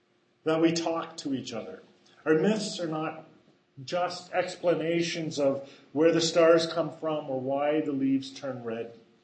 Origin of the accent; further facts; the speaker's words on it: Canada; born there; First Nations people who lived near where I was born in Canada, the Iroquois people.